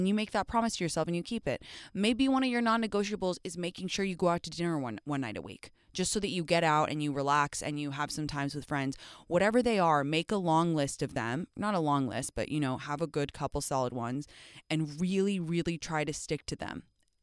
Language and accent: English; England, United Kingdom; Okay, I'm from England.